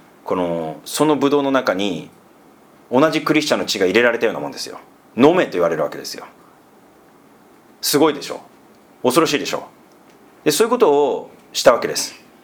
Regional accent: Sendai, Miyagi, Japan; 自分自身も仙台出身なので、

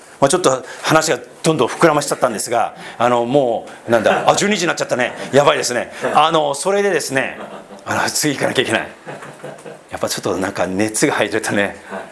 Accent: Sendai, Miyagi, Japan; 私仙台出身なので

